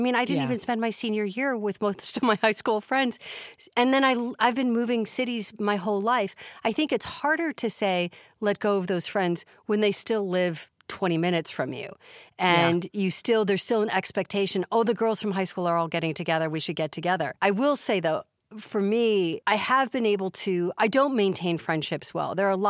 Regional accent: Chicago, Illinois, United States; I grew up in Chicago.

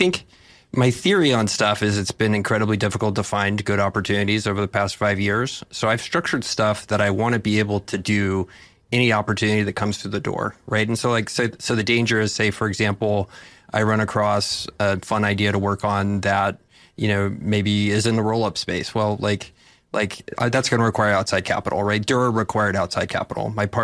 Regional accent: Texas, United States; I'm from Texas

